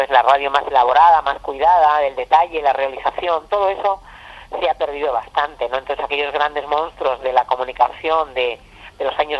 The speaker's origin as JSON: {"language": "Spanish", "region": "Extremadura", "country": "Spain", "tie": "born or raised there", "said": "Y luego cuando me voy ya de mi pueblo a Badajoz, pues estando estudiando, trabajando, un poco de todo"}